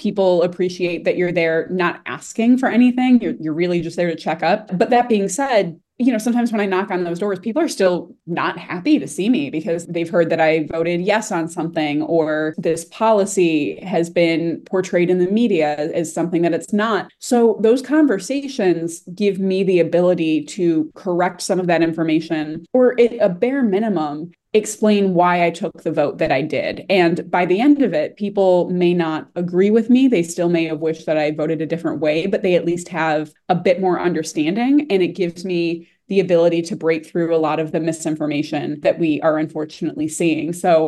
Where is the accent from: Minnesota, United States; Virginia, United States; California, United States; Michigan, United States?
Michigan, United States; Redford; I grew up in Redford. I spent a lot of time in that portion of Northwest Detroit as I was growing up.